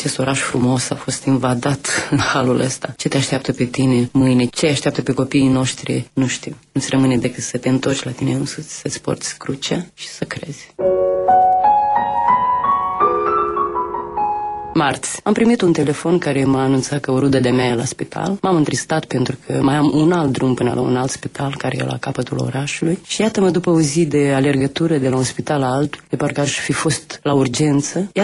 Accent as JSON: {"language": "Romanian", "country": "Moldova", "said": "suntem din Basarabia"}